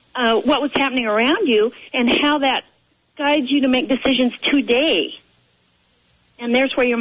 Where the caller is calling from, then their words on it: Fall City, Washington, United States; I'm in Falls City right now.